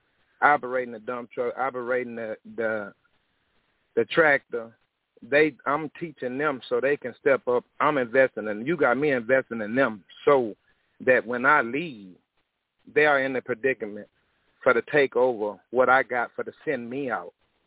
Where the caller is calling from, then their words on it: Lake Charles, Louisiana, United States; I'm calling from Lake Charles, Louisiana.